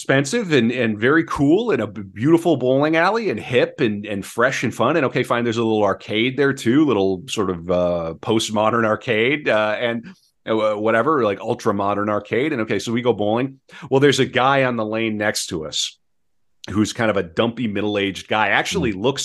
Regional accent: North Dakota, United States; Like, and I'm from the Midwest. I'm pretty demonstrative. I'm from North Dakota. I'm not from Minnesota, but I spend enough time in Minnesota where I don't really like confrontation.

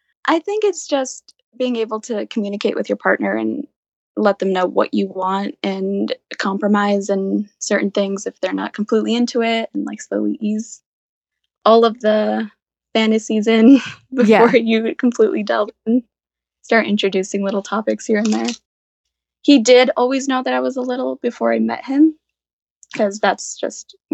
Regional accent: Utah, United States; I'm from Utah, so that's like our big one that I started going to at first.

